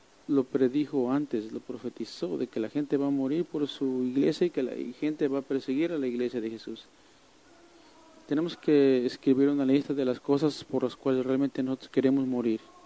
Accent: San Diego, California, United States; born there; Mi mamá era filipina y yo nací en San Diego.

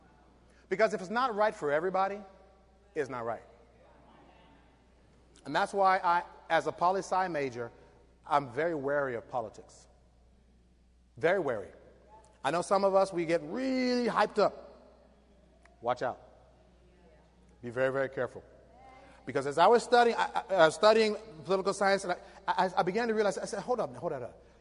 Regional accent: United States; The way we do things here in our country, in America, it's interesting because I'm American. I was born here. I always identified myself as American.

